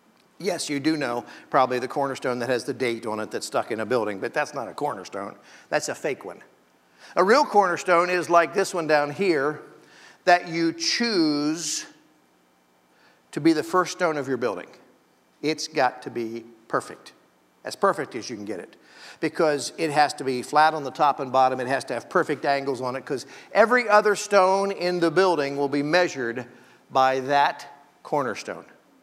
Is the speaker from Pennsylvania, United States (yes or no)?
yes; Pennsylvania, United States; I grew up in the Keystone State, Pennsylvania, which connected the colonies.